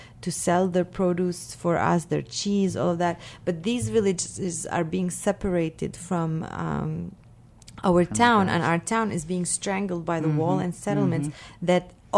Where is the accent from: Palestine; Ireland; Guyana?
Palestine; Beit Jala, West Bank; born or raised there